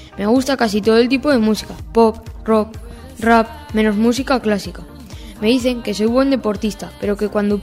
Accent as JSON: {"language": "Spanish", "town": "Uruñuela", "region": "La Rioja", "country": "Spain", "said": "Entreno en Uruñuela, mi pueblo"}